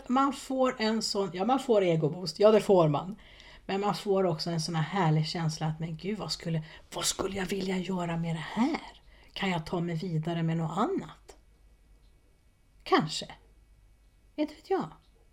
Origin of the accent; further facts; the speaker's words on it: Stockholm, Stockholm County, Sweden; jag är från Stockholm, från Sverige